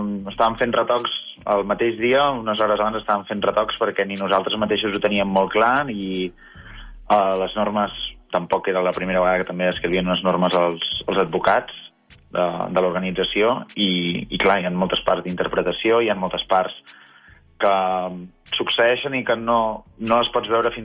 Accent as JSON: {"language": "Catalan", "town": "Terrassa", "region": "Catalonia", "country": "Spain", "said": "jo soc de Terrassa, Terrassa és la ciutat de l'hoquei"}